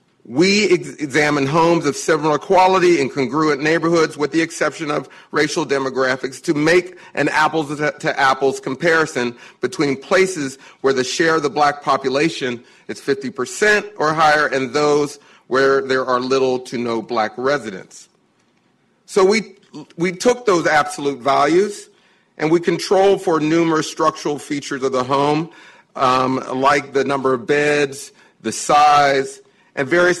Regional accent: Wilkinsburg, Pennsylvania, United States; I've had the opportunity to go back to my hometown in Wilkinsburg, Pennsylvania. It's surrounded by the city of Pittsburgh.

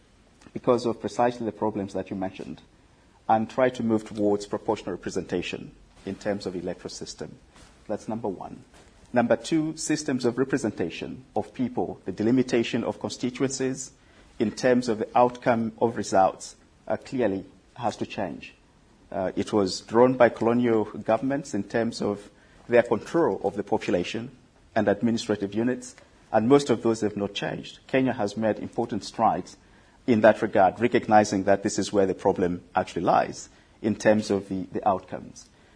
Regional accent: Zambia; Zambia has elections. I come from Zambia.

